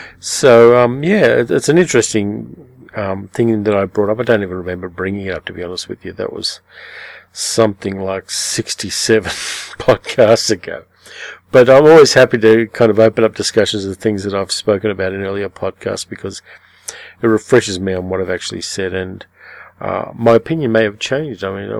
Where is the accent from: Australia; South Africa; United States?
Australia; Hugh Jackman being an Australian, I'm contractually obliged to see anything he's